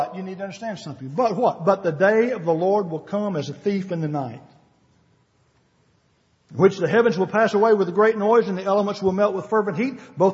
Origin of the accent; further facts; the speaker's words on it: Ball Knob, Arkansas, United States; I can remember as a kid growing up in Ball Knob, Arkansas. That's a big place, folks.